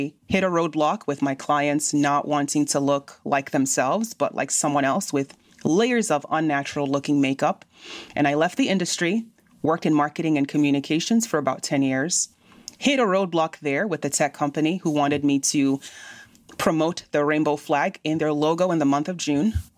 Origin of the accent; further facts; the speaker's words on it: Nigeria; I'm Nigerian by origin.